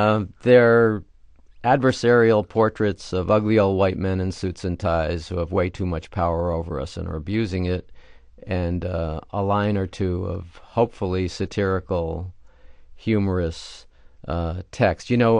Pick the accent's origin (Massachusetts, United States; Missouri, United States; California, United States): California, United States; So this is California. This is, you know, my home state.